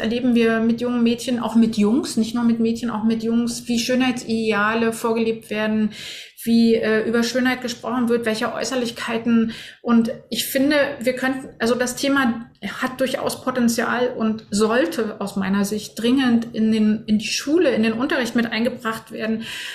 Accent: Berlin, Germany; Ich bin ja aus dem Osten. Also ich bin in Ost-Berlin groß geworden, in Berlin-Mitte.

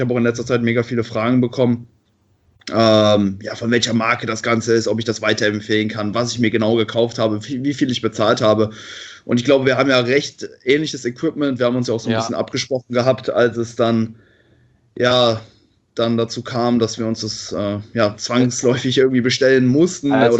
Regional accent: Cologne, North Rhine-Westphalia, Germany; Und du kommst aus Oberhausen, ich komme aus Köln, ist relativ nah beieinander.

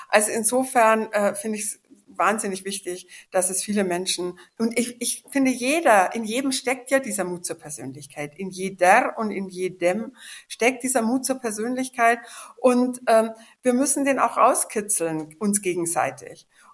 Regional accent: Bavaria, Germany; Das ist für mich, die aus Bayern kommt, also eher Berge, als Wasser vor sich hat, sehr idyllisch, wo ich herkomme.

